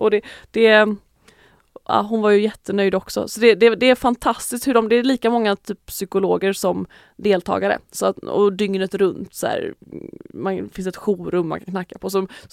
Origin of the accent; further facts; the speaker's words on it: Lerum, Västra Götaland County, Sweden; att jag är uppvuxen i Lerum, och mamma och pappa hade ju inte, alltså det är en väldigt rik kommun, Lerum.